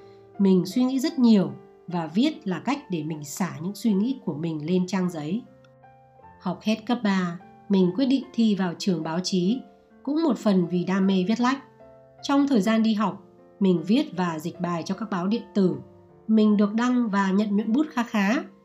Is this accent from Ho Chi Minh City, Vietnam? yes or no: no; Hanoi, Vietnam; mình là một cô gái gốc Hà Nội, khi ba đời từ đời các cụ đến bà ngoại và mẹ mình đều sinh ra và lớn lên ở Hà Nội.